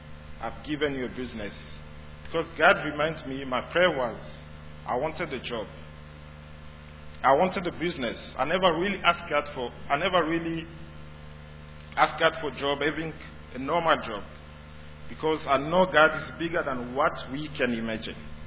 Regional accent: Johannesburg, Gauteng, South Africa; moved away; So my first year I came from Joburg and I was looking for a job.

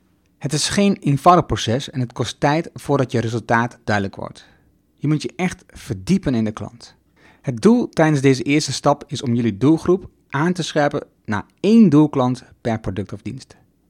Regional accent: Overijssel, Netherlands; accent: Twents; ik praatte te snel met mijn Twents accent.

